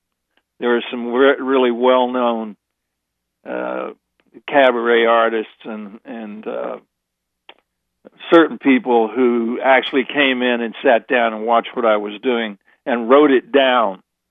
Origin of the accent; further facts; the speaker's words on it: California, United States; now in New York, United States; The fact that I moved east, I mean, as a Californian, that I would move my family to New York in the worst blizzard of the decade